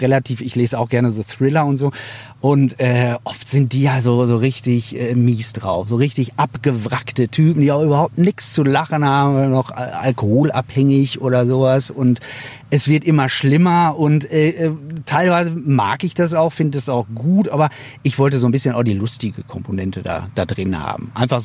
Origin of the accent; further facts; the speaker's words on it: Hamm, North Rhine-Westphalia, Germany; Wo kommst du her? Aus Hamm.